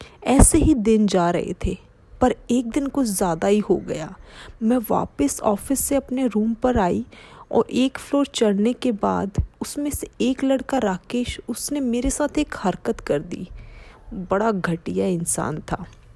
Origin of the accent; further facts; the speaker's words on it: Kolkata, West Bengal, India; now in Pune, India; मैं कोलकाता की रहने वाली हूँ, लेकिन जॉब के लिए पुणे में आना पड़ा।